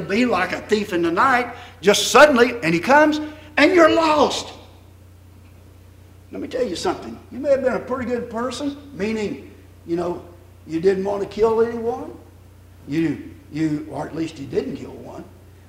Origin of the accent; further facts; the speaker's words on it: Texas, United States; moved away; Originally, I was from Texas. I've been gone so long, I'm not from Texas any longer, I guess.